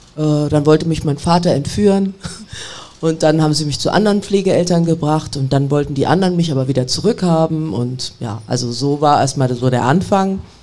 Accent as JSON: {"language": "German", "town": "Kassel", "region": "Hesse", "country": "Germany", "tie": "born there", "said": "also ich bin in Kassel geboren. Mein Vater kam aus Ghana"}